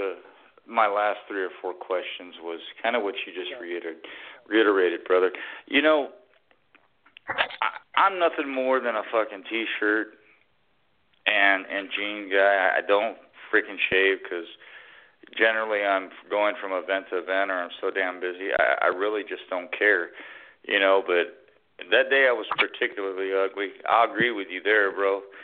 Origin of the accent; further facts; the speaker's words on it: United States; first and foremost, I'm American Indian, bro.